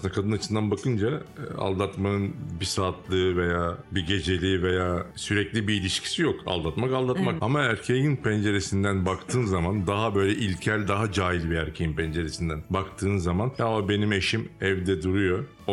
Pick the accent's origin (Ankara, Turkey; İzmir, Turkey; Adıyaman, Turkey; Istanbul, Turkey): İzmir, Turkey; Izmir; Ben de İzmirliyim.